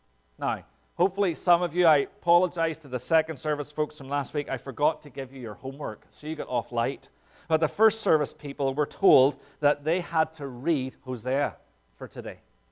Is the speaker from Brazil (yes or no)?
no; Northern Ireland, United Kingdom; I'm from Northern Ireland. We don't do poetry back there.